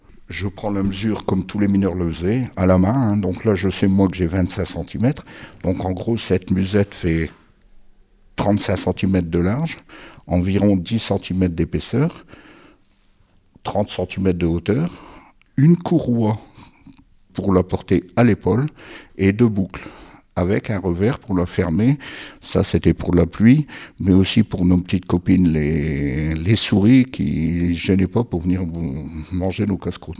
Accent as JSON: {"language": "French", "town": "Billy-Montigny", "region": "Hauts-de-France", "country": "France", "tie": "born there", "said": "je suis né à Billy-Montigny, au pied du Terry, au 35 rue de Chartres exactement, face à la petite place. Et de toute la famille, on est d'origine minière"}